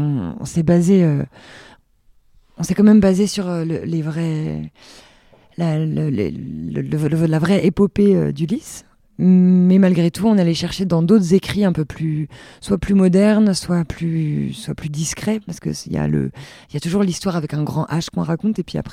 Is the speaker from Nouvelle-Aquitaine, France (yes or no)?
no; Brittany, France; Donc nous, on vient de Bretagne et on se connaît depuis longtemps.